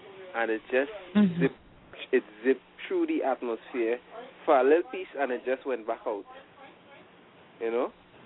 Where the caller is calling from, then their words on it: Trinidad & Tobago; I'm calling from Trinidad.